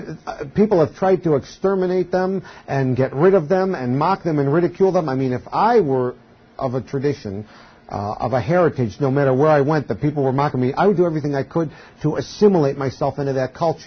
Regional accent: United States; And now, two generations later, I'm an American. I don't think of myself as an Italian. I'm an American.

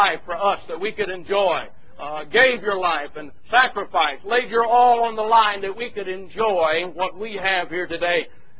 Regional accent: United States; I'm an American. I'm glad for that.

